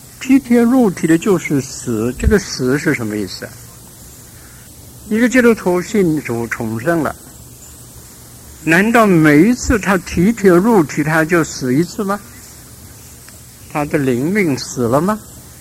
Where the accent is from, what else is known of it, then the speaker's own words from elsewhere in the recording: Qingdao, Shandong, China; 我是在山东青岛长大，冬天的时候青岛相当冷。